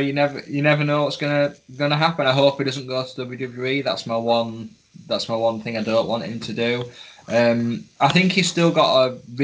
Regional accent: United Kingdom; we know this because we're British

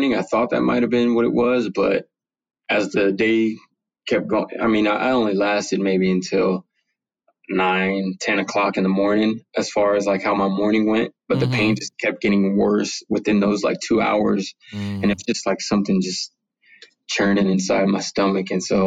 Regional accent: San Bernardino, California, United States; So growing up in San Bernardino, you know, I'm in a city where I'm surrounded by drugs and gang violence

